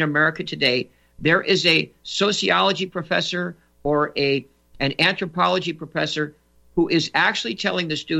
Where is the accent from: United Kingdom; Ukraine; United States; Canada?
United States; Santa Monica, California; That's my hometown. So Santa Monica is a small community.